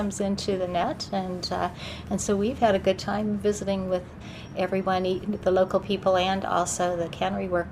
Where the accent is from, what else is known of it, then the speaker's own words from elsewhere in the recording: Coal Camp, Missouri, United States; I'm from Coal Camp, Missouri, and I also am a volunteer.